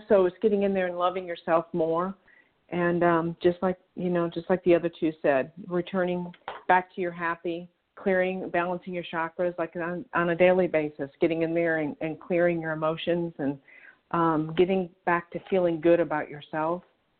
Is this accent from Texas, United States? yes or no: yes; Texas, United States; Hi, Melissa. I'm from Texas also, so I recognize your phone number.